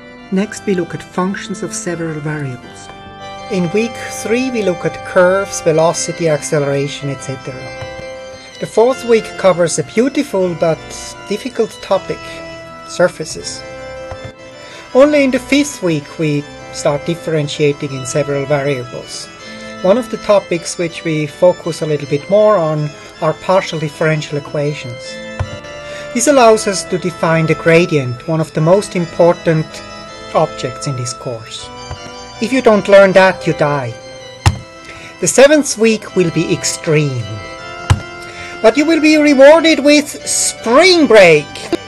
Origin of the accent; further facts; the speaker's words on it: Switzerland; accent: Swiss; English is a second language; now in United States; You might have guessed my Swiss accent. Indeed, I grew up in a beautiful village in Switzerland. Here you see it from above. It is close to the Rhine Falls, quite a touristic place.